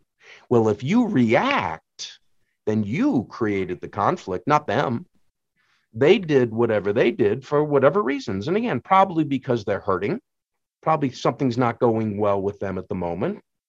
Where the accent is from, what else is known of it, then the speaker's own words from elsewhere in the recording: Rhode Island, United States; I'll try to put on my best Southern accent. I'm from Southern Rhode Island, but that was a bad joke.